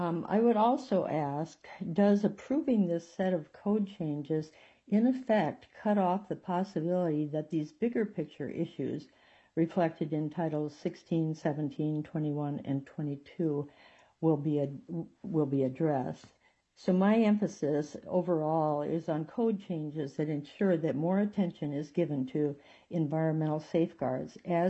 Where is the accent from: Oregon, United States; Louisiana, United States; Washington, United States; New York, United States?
Washington, United States; Hansville; from Hansville in North Kitsap.